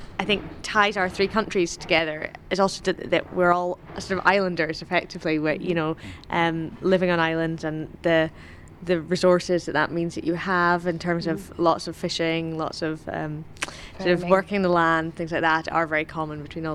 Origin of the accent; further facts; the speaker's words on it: Edinburgh, Scotland, United Kingdom; I'm from Edinburgh and I'm the harp player in the band.